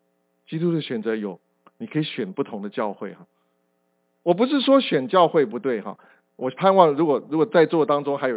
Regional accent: China; now in United States; 我们中国人尤其是特别会讨价还价。当然我现在我们这个来到美国以后也许比较不会了哈

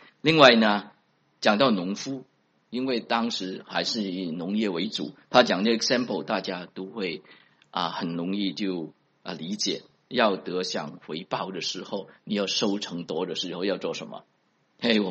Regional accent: South China, China; 所以我们中国人就知道了，吃饭的时候你也不要浪费米饭，是吧？那我们南方人的北方的话

